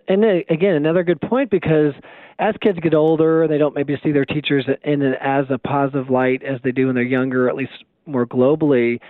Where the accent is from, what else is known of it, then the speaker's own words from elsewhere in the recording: Evansville, Indiana, United States; as a little kid growing up in Evansville, Indiana